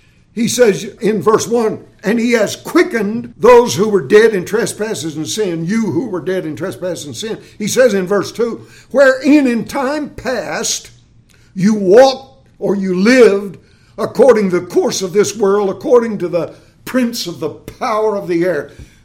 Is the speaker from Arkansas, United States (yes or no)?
yes; Arkansas, United States; at least where I grew up in Arkansas, and that's where I saw them, they were spotted.